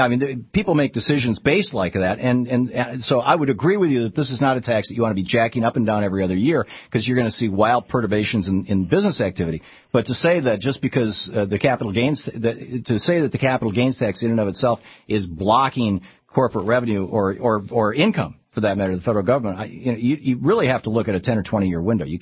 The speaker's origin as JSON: {"language": "English", "region": "Michigan", "country": "United States", "tie": "born or raised there", "said": "I remember growing up in Michigan, we had the Detroit News and the Detroit Free Press."}